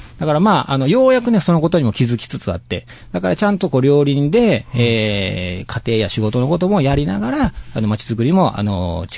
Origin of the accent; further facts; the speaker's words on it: Toyooka, Hyogo, Japan; 僕自身豊岡で育って、そんな豊岡に恩返しをしたいんですけども